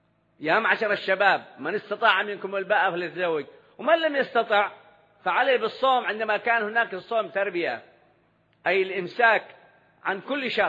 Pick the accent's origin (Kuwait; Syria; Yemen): Yemen; عندنا في اليمن تعايشوا إخوان